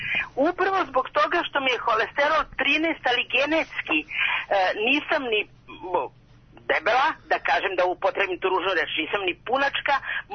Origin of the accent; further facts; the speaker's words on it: Belgrade, Serbia; Pa ja sam sa Voždovca dok nas nisu ekspedovali